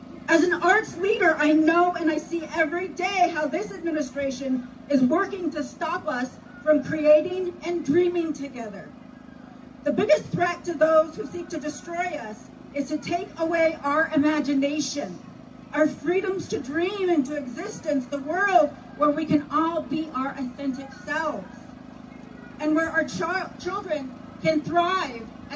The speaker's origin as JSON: {"language": "English", "town": "St. Paul", "region": "Minnesota", "country": "United States", "said": "My Tiwahe, my family, comes from Black Dog's Village, which many of you know today as Egan. We come from Kapoja, known today as St. Paul, from Hayata Otume and Bede Makaska, here in South Minneapolis."}